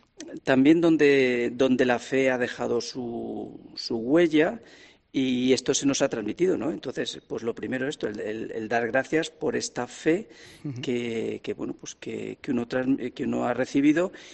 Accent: Castilla-La Mancha, Spain; Allí en La Mancha, en mi zona, en mi pueblo, es la Virgen de Peñarroya.

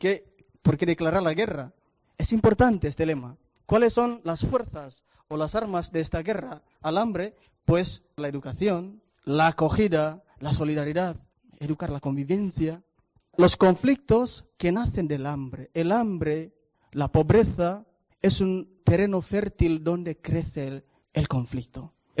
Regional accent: Indonesia; Yo vengo de Indonesia, de un país lejano, de un país con la mayor población musulmana del mundo

